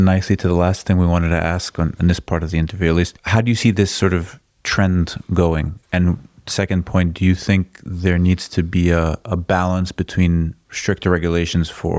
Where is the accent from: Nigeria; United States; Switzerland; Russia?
Switzerland; Zurich; My passport says I'm from Zurich.